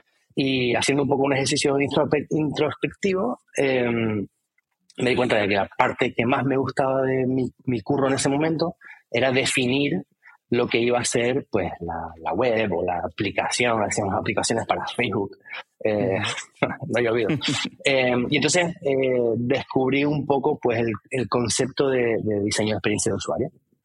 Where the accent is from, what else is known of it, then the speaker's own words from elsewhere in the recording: Canary Islands, Spain; vives en Tenerife, pero ¿eres de Tenerife? Sí, 100%.